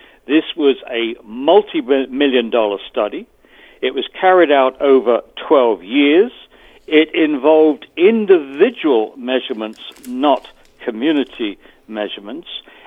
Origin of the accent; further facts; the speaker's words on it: Brighton, South East England, United Kingdom; I was born in Sussex, and I spent my wicked years, my teens, in Brighton.